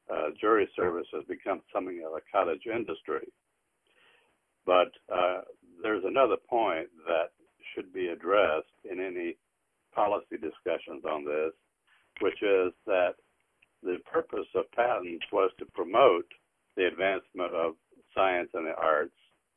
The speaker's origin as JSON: {"language": "English", "region": "Texas", "country": "United States", "said": "I'm from Texas, where the town of Marshall hosts a federal court that takes so many patent cases"}